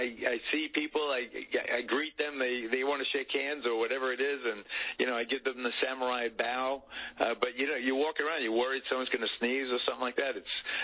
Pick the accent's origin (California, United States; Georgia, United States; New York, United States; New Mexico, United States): New York, United States; New York, where I was growing up in New York, and you see Jersey plates